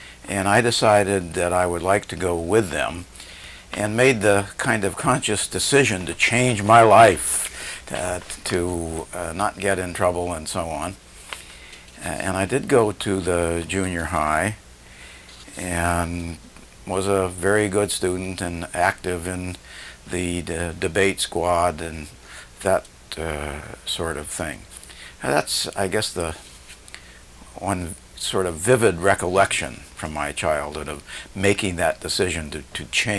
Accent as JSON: {"language": "English", "town": "San Francisco", "region": "California", "country": "United States", "tie": "born or raised there", "said": "I was born in San Francisco on December 10, 1931, and raised there until I went off to college."}